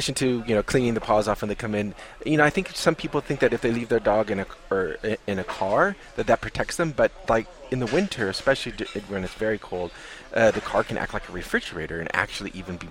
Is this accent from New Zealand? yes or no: no; Alaska, United States; I'm from Alaska, so I'm used to having a lot of dogs or seeing dogs, sled dogs outside.